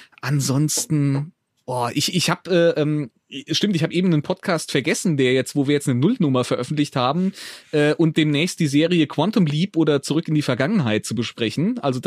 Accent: Marburg, Hesse, Germany; Ich komme aus Hessen, so ziemlich zentral aus dem Raum Marburg, also so mitten im Nichts, kann man sagen.

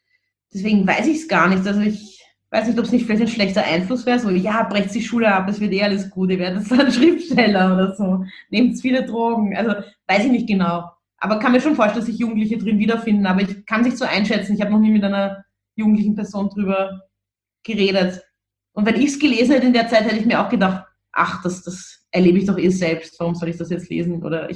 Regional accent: Vienna, Austria; born or raised there

